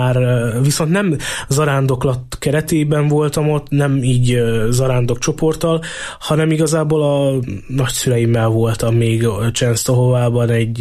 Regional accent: Southern Slovakia, Slovakia; felvidéki vagyok

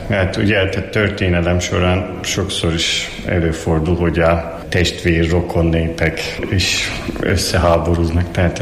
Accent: Turkey; Hungarian is a second language; moved away as an adult; now in Szeged, Hungary; Török vagyok, 8 éve Magyarországon lakok Szegeden.

